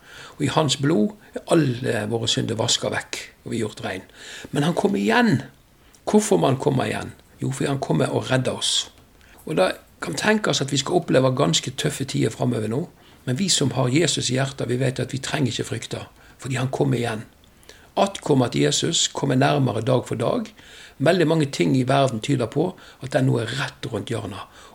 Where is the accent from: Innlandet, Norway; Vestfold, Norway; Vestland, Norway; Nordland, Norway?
Vestland, Norway; Jeg kommer vest for Bergen, derfor jeg havstril.